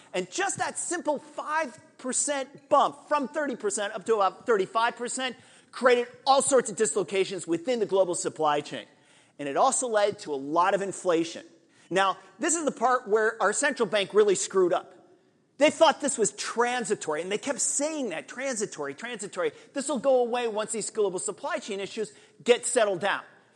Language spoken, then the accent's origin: English; United States; But then, being American, we overdid it.